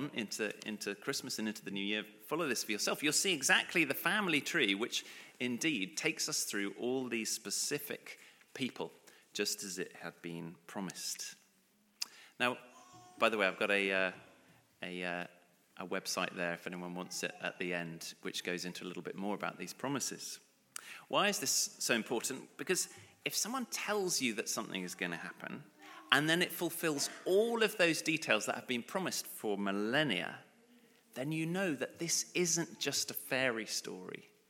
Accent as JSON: {"language": "English", "region": "London", "country": "United Kingdom", "tie": "born there", "said": "I was born in St. Mary's Hospital in Roehampton in London"}